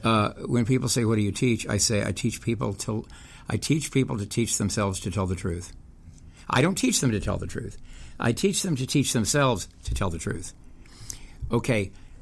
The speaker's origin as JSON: {"language": "English", "town": "Whittier", "region": "California", "country": "United States", "tie": "born or raised there", "also_born_or_lived": "Texas / Oklahoma", "said": "I was raised in the Nazarene Church in Texas and Southern California in Whittier, where Nixon was from. And I was born in Oklahoma. So I come from Okies, and I was raised in the Nazarene Church, which is evangelical."}